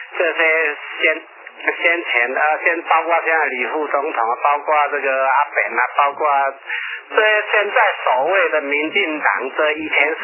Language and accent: Chinese; Taiwan; 我们台湾人就只有一种人情味，外国没有的